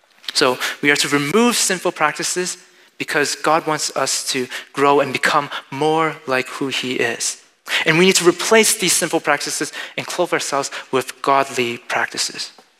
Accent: United States; born there; I know that a lot of us, we struggle with our identities, especially as American-born Chinese, because we feel it seems very hard. We don't feel like we're fully American.

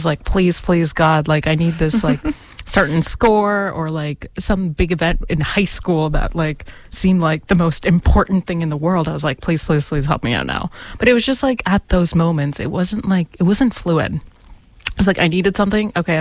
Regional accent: United States; And growing up in the States, I was also like, growing up in North America, I was always like super into hip hop

